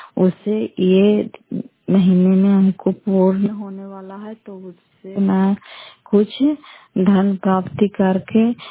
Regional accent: Fatehpur, Bihar, India; घर फतेहपुर, पंचायत मकरौता, जिला नालंदा, किराए पसरा ब्लॉक की निवासी हूँ।

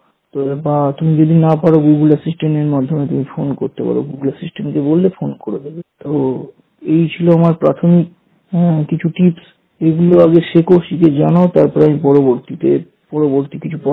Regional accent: Howrah, West Bengal, India; তুমি হাওড়ার ছেলে, আমিও হাওড়ার ছেলে, তো আমরা হাওড়ার ছেলে হওয়ায় একটা ভালো লাগে

